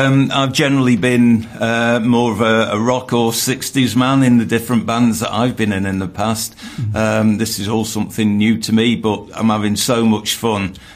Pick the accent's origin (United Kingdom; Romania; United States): United Kingdom; Crewe, North West England; I started off in a brass band back in my hometown in Crewe, but I soon left that scene.